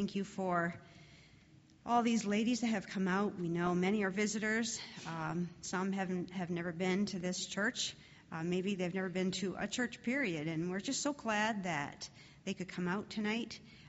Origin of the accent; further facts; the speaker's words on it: Maine, United States; I'm from Maine.